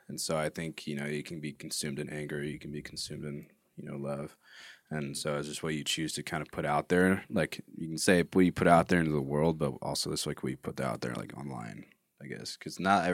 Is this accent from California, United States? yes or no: yes; Quincy, California, United States; we're from Quincy, California. Ever heard of that?